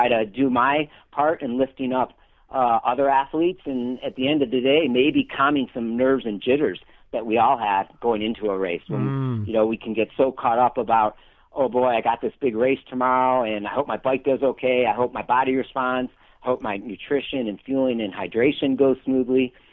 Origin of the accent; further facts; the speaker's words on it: Michigan, United States; I grew up in Michigan, as we've been talking, and Megan's grandparents and Megan's mom and some of her aunt and uncle lived in the same town that I grew up in.